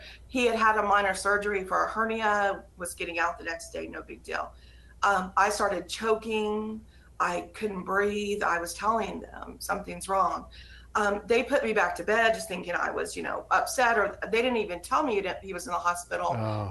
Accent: Louisiana, United States; I was very fortunate in some ways that I grew up in Louisiana, which everyone has a ghost story in Louisiana, and people, a lot of people there are very open to this stuff.

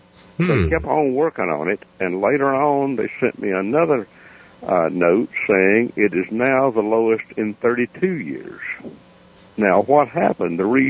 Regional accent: Appalachia, United States; accent: hillbilly; they might not understand my hillbilly accent

